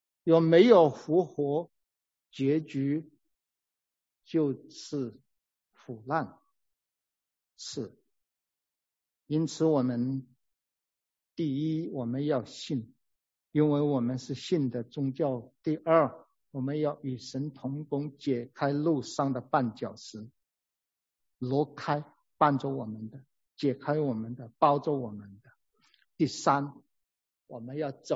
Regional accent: Hubei, China; accent: Hubei; 我那个湖北音乡音就出来了，

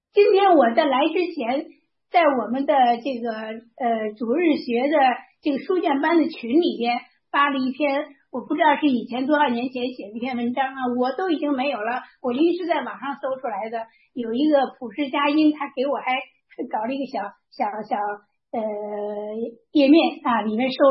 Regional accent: China; 尤其是我们中国人的节日，是人所赋予的啊

